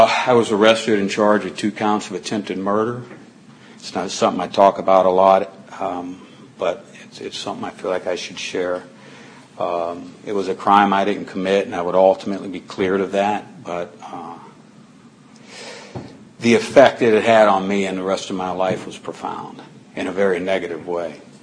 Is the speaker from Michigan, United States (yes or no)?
yes; Pontiac, Michigan, United States; born there; I was born in Pontiac, Michigan, August 28, 1963.